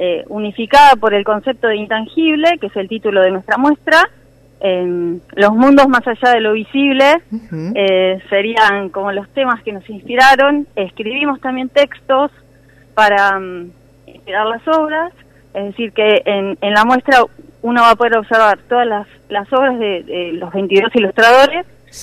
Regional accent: Tandil, Buenos Aires Province, Argentina; yo me empecé a formar en Buenos Aires, y hace varios años que vivo acá, soy de acá de Tandil

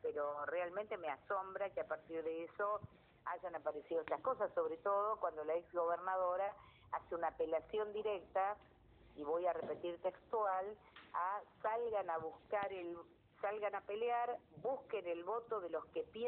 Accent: San Isidro, Buenos Aires Province, Argentina; Yo soy de San Isidro

